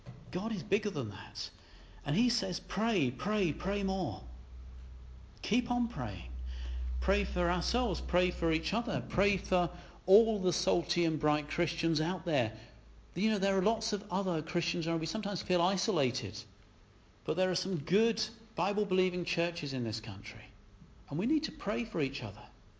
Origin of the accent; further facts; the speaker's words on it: United Kingdom; But we're British, aren't we? We don't do that kind of thing.